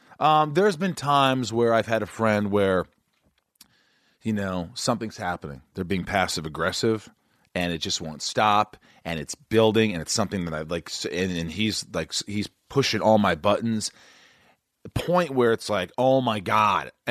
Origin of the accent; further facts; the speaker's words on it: New York, United States; Like, in you know, I'm a New Yorker